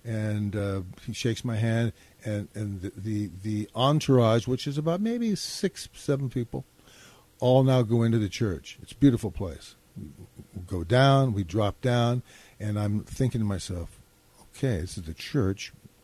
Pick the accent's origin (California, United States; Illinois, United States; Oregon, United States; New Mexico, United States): California, United States; Lawndale; I'm from Lawndale, California.